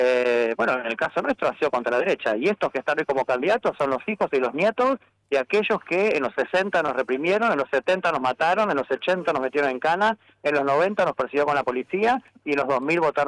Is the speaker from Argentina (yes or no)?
yes; Avellaneda, Buenos Aires Province, Argentina; Yo vengo de, soy de Avellaneda, Buenos Aires.